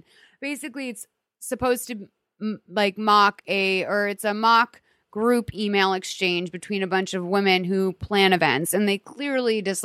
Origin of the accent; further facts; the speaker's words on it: Boston, Massachusetts, United States; especially growing up in Boston, like I always say, I'm like, I'm not a sushi person because I never saw sushi growing up.